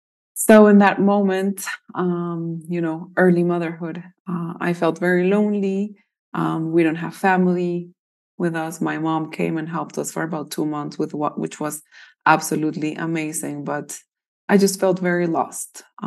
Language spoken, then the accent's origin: English; Colombia; now in Boquete, Panama; I am from Colombia in South America, but I live in Panama, in the highlands of Panama in Boquete, with my husband and our 2.5-year-old little boy. I've been here for almost 9 years now.